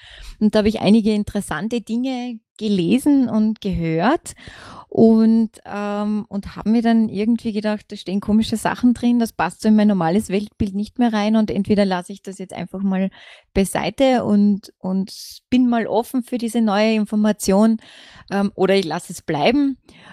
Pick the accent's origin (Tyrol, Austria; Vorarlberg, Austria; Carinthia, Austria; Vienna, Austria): Carinthia, Austria; Villach; Ich bin gebürtige Kärntnerin, also ich bin in Villach geboren und aufgewachsen